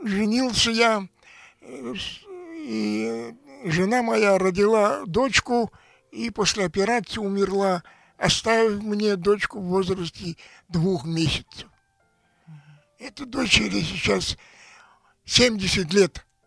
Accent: Buryatia, Russia; Говорю, я бурят, они не знали такой национальности, не слышали.

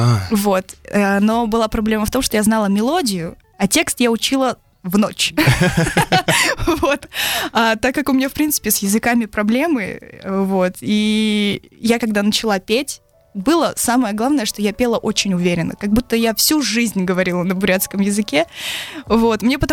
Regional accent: Ulan-Ude, Buryatia, Russia; also born or lived in Israel; Я родилась в Улан-Удэ. Прожила здесь год, потом уехала с родителями в Израиль. Там мы прожили 6 лет, потом вернулись сюда обратно. Здесь я закончила школу

